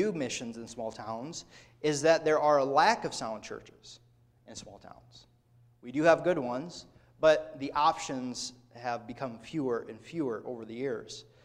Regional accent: Garner, Iowa, United States; I think of my hometown of Garner, Iowa.

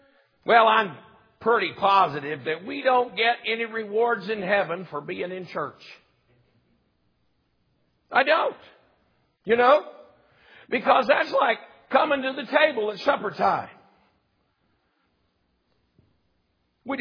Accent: Texas, United States; I'm just an old, I was raised right here in Texas. I'm just an old country boy.

